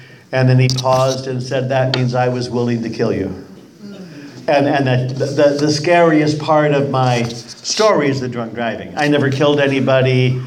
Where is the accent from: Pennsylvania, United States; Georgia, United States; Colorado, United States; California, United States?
California, United States; San Jose; I grew up in San Jose, California. I remember orchards.